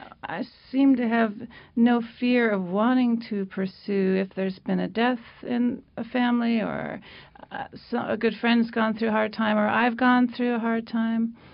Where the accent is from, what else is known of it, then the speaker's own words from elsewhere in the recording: Boston, Massachusetts, United States; because I grew up outside of Boston